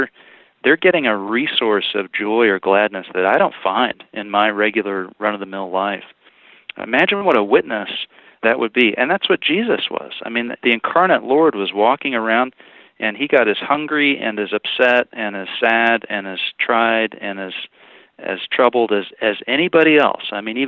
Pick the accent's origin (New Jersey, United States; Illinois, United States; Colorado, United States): Colorado, United States; Colorado Springs; So my story, Adam, I grew up in Colorado Springs, came to Christ through Young Life as a young man, as a teenager